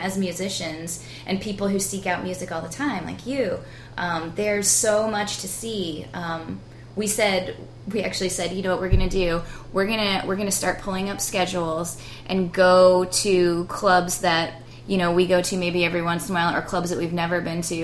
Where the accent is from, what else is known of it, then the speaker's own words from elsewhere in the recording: Cuba, Missouri, United States; now in St. Louis, United States; Yeah, I grew up in Cuba, Missouri, about an hour and a half southwest of here on 44.